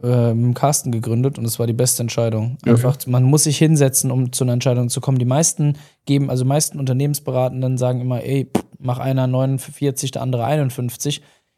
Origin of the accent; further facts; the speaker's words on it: Mannheim, Baden-Württemberg, Germany; accent: Kurpfälzisch; Also wir kommen aus Mannheim und wir machen den Podcast hier.